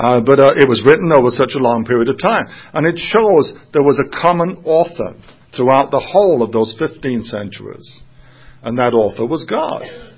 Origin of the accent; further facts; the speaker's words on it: England, United Kingdom; now in United States; when I was growing up, Halloween was not even heard of when I grew up in England.